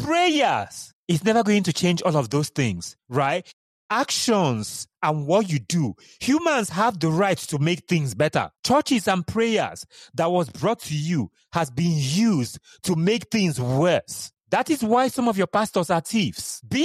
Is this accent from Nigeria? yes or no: yes; Nigeria; just because of I'm Nigerian.